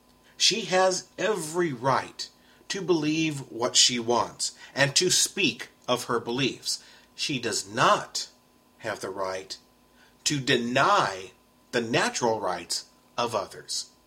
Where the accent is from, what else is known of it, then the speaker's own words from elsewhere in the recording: Texas, United States; See, this happened in my home state. And I love Texas, despite its flaws.